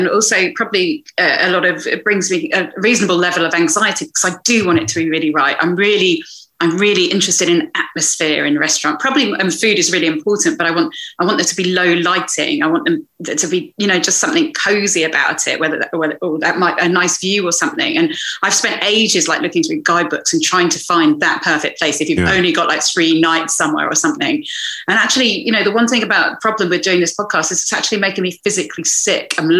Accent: Malaga, Andalusia, Spain; because I grew up in Malaga on the Costa del Sol.

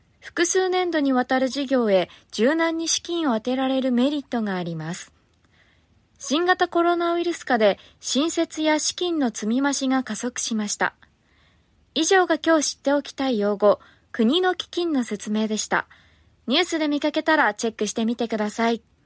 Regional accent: Saga, Japan; 私の実家がある佐賀県は海苔が有名でとても美味しいんですが、

